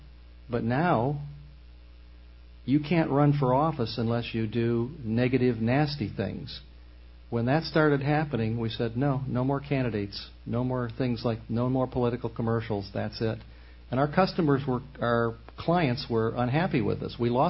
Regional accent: Columbus, Ohio, United States; I'm from Columbus, Ohio, where I understand there's a football team

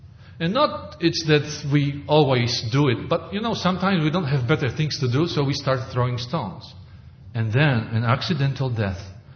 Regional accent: Oregon, United States; Well, you know, I am from Oregon, and we cut lots of wood

